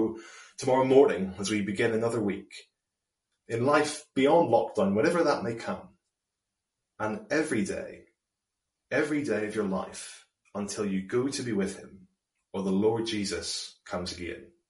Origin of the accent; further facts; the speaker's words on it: Portadown, Northern Ireland, United Kingdom; runs between Newry and my hometown of Portadown.